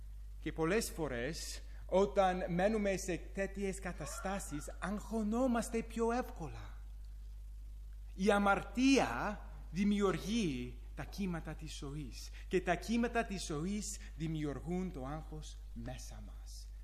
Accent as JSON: {"language": "Greek", "town": "Pittsburgh", "region": "Pennsylvania", "country": "United States", "tie": "born or raised there", "said": "Και εγώ μεγάλωσα στο Pittsburgh και στο Pittsburgh δεν υπάρχουν θάλασσες."}